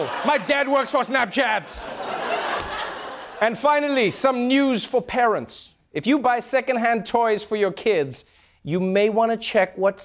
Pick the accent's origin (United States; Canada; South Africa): South Africa; Let's talk about South Africa, my home country and place where I have many outstanding warrants.